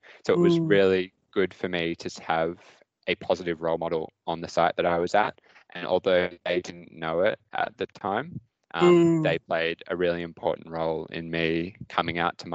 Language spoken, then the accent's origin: English; Sydney, New South Wales, Australia; also born or lived in central Queensland; growing up in Sydney as a young mining engineer studying at uni and then moving out to central Queensland.